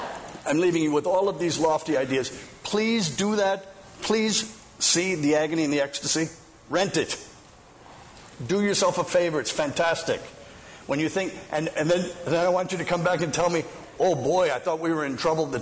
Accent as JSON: {"language": "English", "region": "Minnesota", "country": "United States", "tie": "born or raised there", "said": "I'll never forget when I came home after 6 months of being in Mexico. I came home and from Minnesota, my mother and father at table, all my brothers and sisters."}